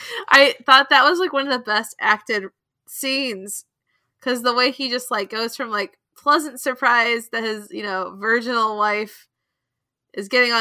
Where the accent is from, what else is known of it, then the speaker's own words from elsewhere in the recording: United States; and like because we're American, there's like a hearkening to like slavery